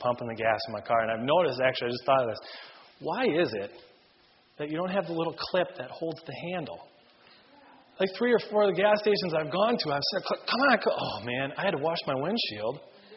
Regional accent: Minnesota, United States; now in Penn Township, United States; Now, I come from Minnesota, and number one, I love your weather.

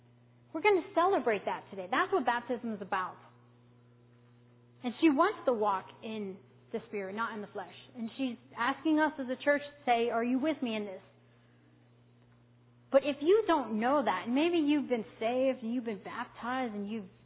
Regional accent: United States; not just because I'm an American and I come from this blessed country

